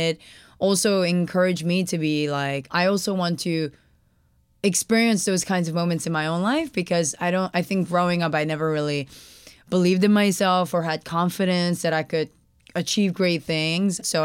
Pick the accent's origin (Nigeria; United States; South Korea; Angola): South Korea; I'm also from Korea. I was born there. You know, I grew up in this practice as well, having Buddhism as a center of my life always.